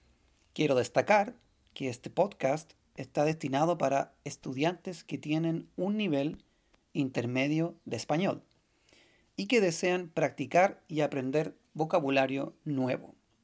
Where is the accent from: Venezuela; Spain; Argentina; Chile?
Chile; Valparaíso; soy de la ciudad de Valparaíso, en Chile, Sudamérica.